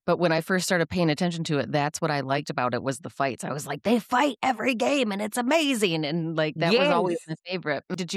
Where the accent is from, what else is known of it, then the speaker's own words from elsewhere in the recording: Michigan, United States; like I'm from Michigan, which I don't know if you know anywhere like U.S.